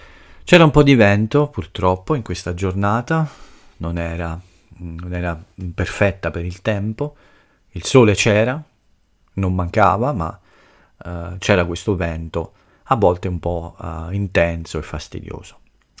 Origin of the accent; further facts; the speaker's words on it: Lazio, Italy; E anche dalle mie parti, nel basso Lazio, è possibile trovare alcune piccole città sul mare